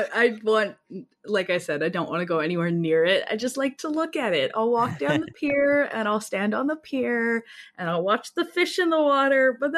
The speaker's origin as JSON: {"language": "English", "region": "Alberta", "country": "Canada", "said": "I'm from Alberta where there's just lakes, barely any lakes. So when I moved to the West Coast and I had the ocean in my backyard"}